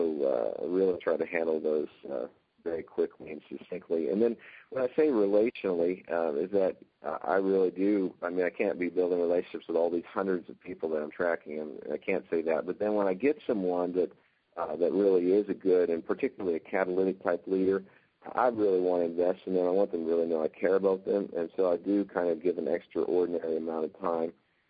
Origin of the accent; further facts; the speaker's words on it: Kansas, United States; now in Canada; I grew up in Kansas. I've been in Canada now for 10 and a half years.